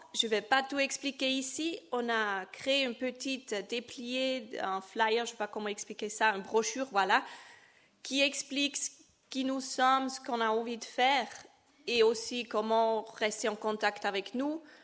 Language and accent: French; Thurgau, Switzerland; French is a second language; Et en fait, je suis d'origine de Turgovie, qui est tout l'autre bout du Suisse. Alors, si peut-être mon accent est un peu bizarre, c'est parce que je ne suis pas langue originaire d'ici, en fait.